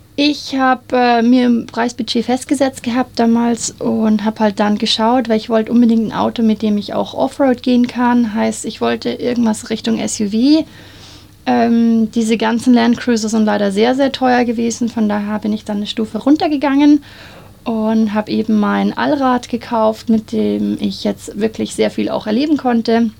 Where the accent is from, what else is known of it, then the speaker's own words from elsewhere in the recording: Munich, Bavaria, Germany; now in Australia; Ich bin 27 Jahre alt und komme aus München.